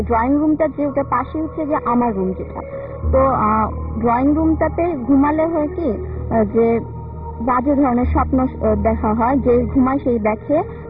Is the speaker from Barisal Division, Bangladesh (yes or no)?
no; Dhaka, Dhaka Division, Bangladesh; মালিবাগ থেকে।